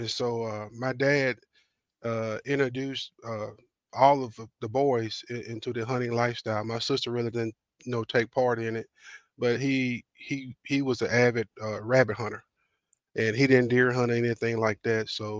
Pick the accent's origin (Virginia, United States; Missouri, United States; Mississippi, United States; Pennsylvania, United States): Mississippi, United States; West Point; now in South Haven, United States; I am originally from the Mississippi, West Point, Mississippi area, and now I kind of reside in South Haven, Mississippi, just outside of the Memphis area.